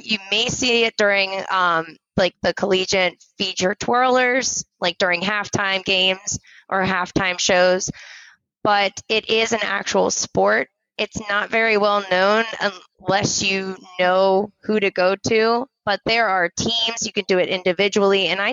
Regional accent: Pasadena, Maryland, United States; I'm born and raised in Pasadena, Maryland. So that's kind of like kind of in between everything. We got Baltimore, in between Annapolis, and then 40 minutes away from DC.

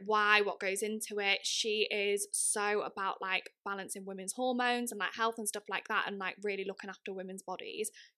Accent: Wales, United Kingdom; She's actually very local to me. She's not far from my hometown. She's a North Wales girlie.

